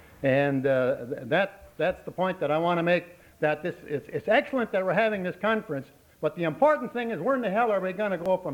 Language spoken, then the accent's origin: English; Duluth, Minnesota, United States; from Duluth.